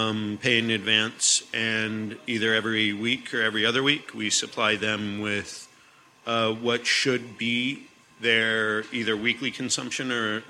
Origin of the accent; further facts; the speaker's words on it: New Mexico, United States; I grew up in New Mexico and then went to culinary school in Portland, Oregon.